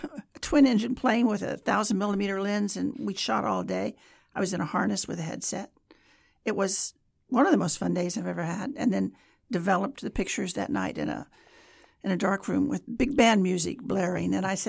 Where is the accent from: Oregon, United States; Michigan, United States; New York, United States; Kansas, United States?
Kansas, United States; I think I said, what is the CIA? Because I was from Kansas and I didn't know.